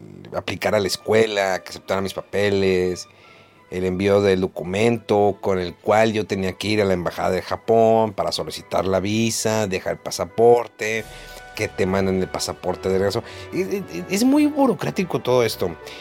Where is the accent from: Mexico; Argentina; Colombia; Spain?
Mexico; Y eso, como mexicano, digamos, para los japoneses era normal sufrir ese calor.